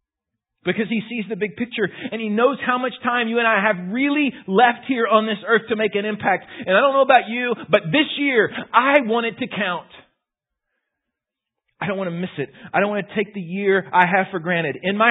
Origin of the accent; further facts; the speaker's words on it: Houston, Texas, United States; I grew up in Houston. In Houston, they still kind of experience the greenhouse effect, right?